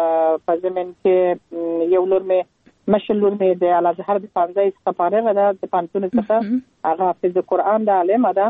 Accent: Kandahar, Afghanistan; born there; موږ خپل چې په کندهار کې پیدا شولو او زما اولادونه په کندهار کې پیدا شو

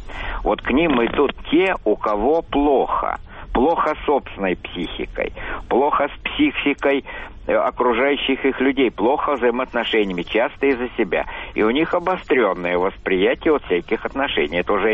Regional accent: Moscow, Russia; я из Москвы, и представитель, как говорится, старшего поколения.

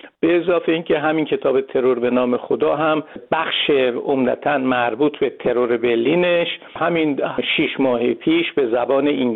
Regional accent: Tehran, Tehran Province, Iran; moved away as an adult; also born or lived in Berlin; من متولد تهران هستم. در تهران دبیرستان اسدآویزی رو تموم کردم، بعد رفتم دو سال خدمت سربازی مو کردم، بعد اومدم خارج از کشور.

